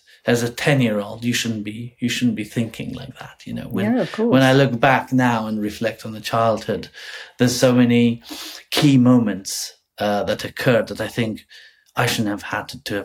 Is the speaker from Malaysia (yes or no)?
no; Kosovo; originally I come from Kosovo